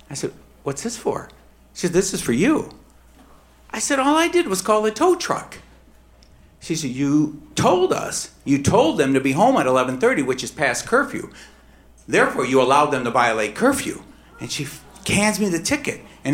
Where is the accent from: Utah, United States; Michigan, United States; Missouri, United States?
Michigan, United States; Detroit; I mean, I grew up in Detroit. When I was a 16-year-old, I was bussing tables, washing dishes at the clock restaurant